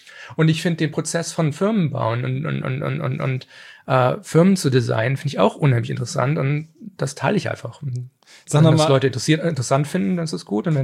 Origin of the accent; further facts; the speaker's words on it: Germany; in den 80ern, wo ich als Kind in Deutschland englische He-Man-Folgen und was weiß ich, Mask und Transformers geguckt habe